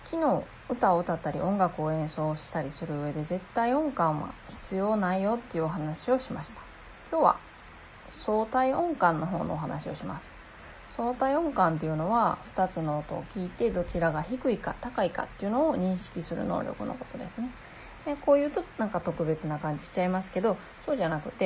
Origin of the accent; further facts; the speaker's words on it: Kansai, Japan; 関西では、私は関西人なのでトマトって言います。トマートでマーが高くなるんですね。でこれは何度もその関西というところで生きてきて、